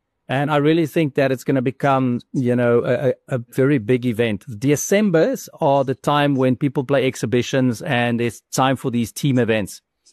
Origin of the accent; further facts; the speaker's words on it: Kempton Park, Gauteng, South Africa; now in Switzerland; It's like, yeah, you know, I grew up in Kempton Park. I'm married to a guy here from Switzerland.